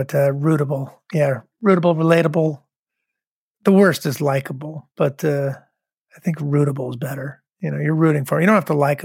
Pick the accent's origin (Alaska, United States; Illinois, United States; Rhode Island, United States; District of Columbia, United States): Rhode Island, United States; You know, I was growing up in Rhode Island and I didn't know anyone who did that.